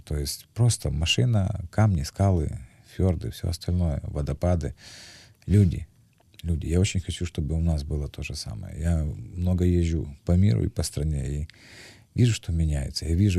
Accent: Kyiv, Ukraine; я вырос на Борщаговке, я из дворовой компании

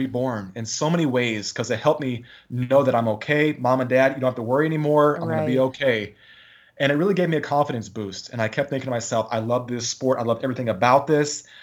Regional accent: Maryland, United States; I'm born and raised in Maryland.

